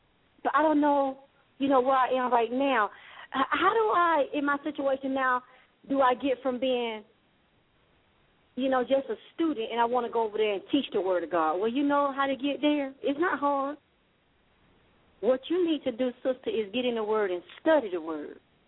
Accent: the South, United States; accent: Southern; And you see I'm saying thing, because I'm from the South. I'm Southern.

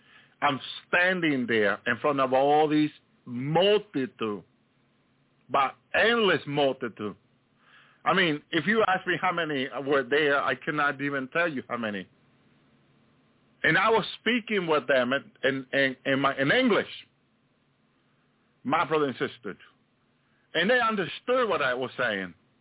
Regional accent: Union City, New Jersey, United States; I grew up in that area. I grew up in Union City. And we just had to cross the bridge of the Lincoln Tunnel to go to New York.

